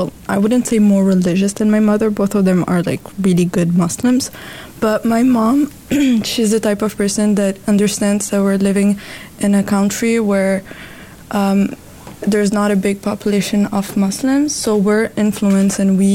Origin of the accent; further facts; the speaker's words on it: Gabon; now in Paris, France; I grew up in Gabon, but my parents are Lebanese. So I grew up with a mix of culture.